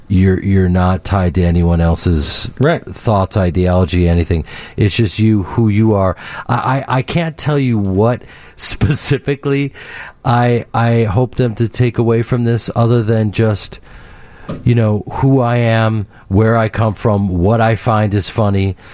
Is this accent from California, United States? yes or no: no; Chicago, Illinois, United States; growing up in Chicago, having this incredible town support you